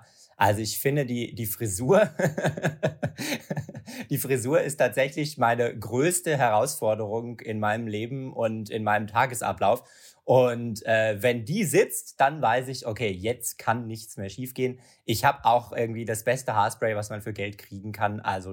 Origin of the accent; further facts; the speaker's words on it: Hamburg, Germany; born there; Und dann schlussendlich den Sprung nach Hamburg und ich bin dann in Hamburg geboren worden.